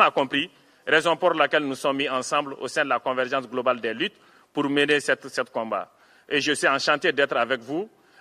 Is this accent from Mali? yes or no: yes; Mali; Et je suis du Mali, de l'Afrique de l'Ouest.